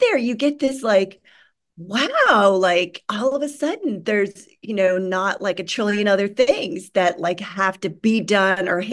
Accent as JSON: {"language": "English", "region": "Massachusetts", "country": "United States", "tie": "born there", "said": "I was born in Massachusetts, and then I moved to Florida."}